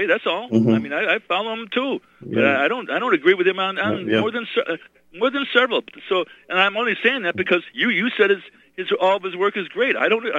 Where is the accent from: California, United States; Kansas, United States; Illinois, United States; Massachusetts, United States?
California, United States; Rancho Cucamonga; That's why I told him I'm from Rancho Cucamonga, California.